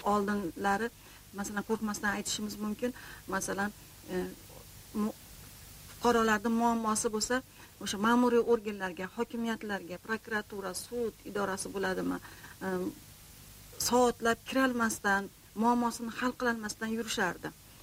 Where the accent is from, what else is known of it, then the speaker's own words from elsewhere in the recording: Margilan, Fergana Region, Uzbekistan; Men asli Marg'ilonda tug'ilib o'sganman, Marg'ilonlikmiz.